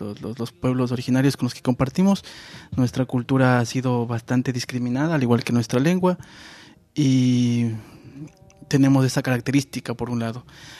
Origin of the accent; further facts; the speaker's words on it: Ecuador; también vengo de Ecuador, soy kichwa purwa